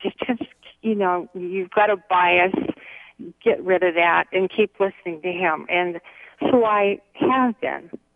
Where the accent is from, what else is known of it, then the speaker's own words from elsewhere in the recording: Bible Belt, United States; I'm a Southern Baptist, and I'm from the Bible Belt.